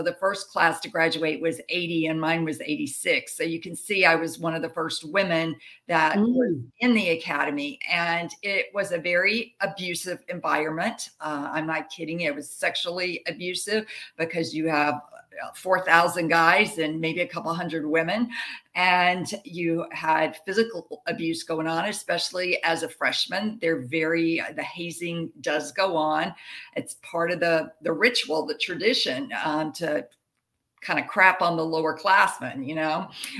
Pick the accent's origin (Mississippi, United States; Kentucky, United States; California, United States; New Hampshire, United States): Mississippi, United States; Jackson; I grew up in Jackson, Mississippi, which is southern United States.